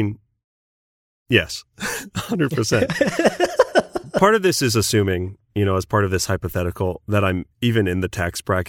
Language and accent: English; United States; I want to, you know, I'm American. Just a second language would be great.